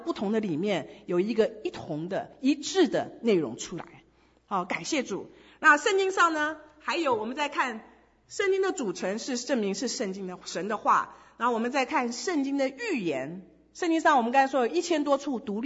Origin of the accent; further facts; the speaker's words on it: China; 你看我们中国人最喜欢小孩，不是医生就是律师，对不对？